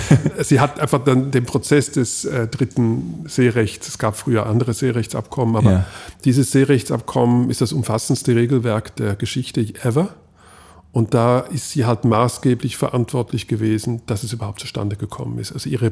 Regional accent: Switzerland; ich habe das Skifahren als Schweizer geopfert

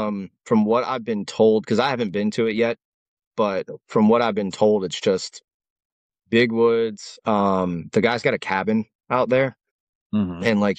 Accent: Illinois, United States; now in Georgia, United States; I mean, because I'm originally from Illinois, right? Like I live in Georgia now, but I came from Illinois

